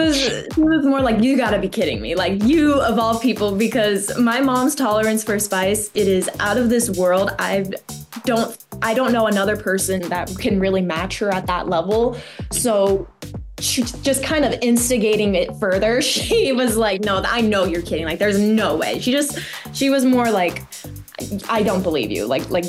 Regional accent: Las Vegas, Nevada, United States; growing up in Vegas, it's, you know, you get a mix of people and a mix of just different cultures.

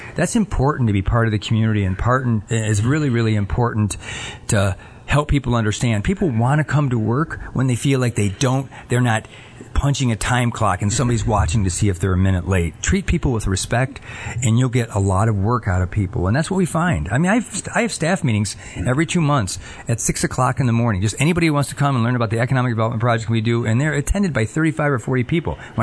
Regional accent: Ohio, United States; moved away as an adult; now in Michigan, United States; It is. I'm from Ohio originally.

